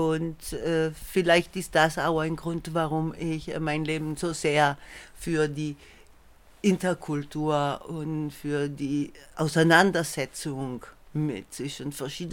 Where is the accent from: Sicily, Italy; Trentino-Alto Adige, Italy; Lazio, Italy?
Lazio, Italy; Rome; moved away as an adult; Ich bin in Italien geboren, in Rom und dort auch aufgewachsen. Aber Italien schon nach der Schule schon für ein paar Jahre verlassen und bin durch USA gereist für 2 Jahre